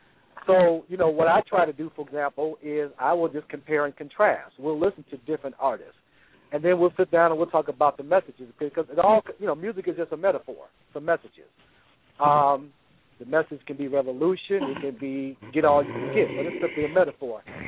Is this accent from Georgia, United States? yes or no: no; Brooklyn, New York, United States; now in Chicago, United States; I'm from Brooklyn, but here in the Chi.